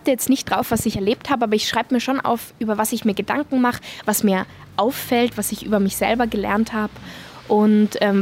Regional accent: Tyrol, Austria; now in Germany; Ich bin so froh, wenn ich auch mal keinen Berg sehe, weil ich in Deutschland diese Weite genieße, die ich nirgendwo habe in Tirol.

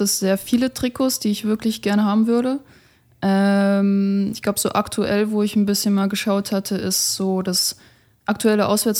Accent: Berlin, Germany; Und ich komme ja aus Berlin.

